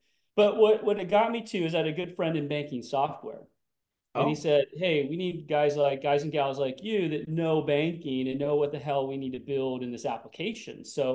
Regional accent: Oregon, United States; I'm an Oregon Duck, so I went to school in Oregon. I'm born and raised in Oregon. I went to University of Oregon.

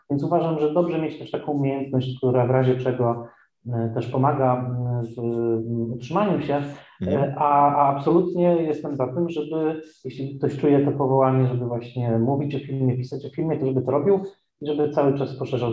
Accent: Tarnowskie Góry, Silesian Voivodeship, Poland; W Katowicach oczywiście byłem wiele razy jako Ślązak Tarnowskich Gór.

